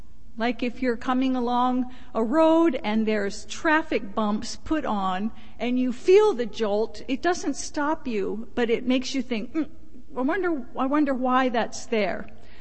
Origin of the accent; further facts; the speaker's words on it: Japan; and moved to Alani in October 17 years ago. And honestly, both of us have lived around the world. I grew up in Japan and my husband is from Bolivia.